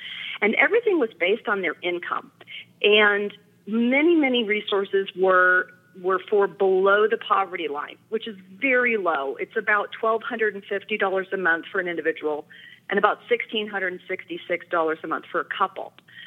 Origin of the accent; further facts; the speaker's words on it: California, United States; also born or lived in Wisconsin; I'm from Wisconsin. I was born in Wisconsin back in the 70s. We won't say when exactly. And when I was two, we moved out here to California.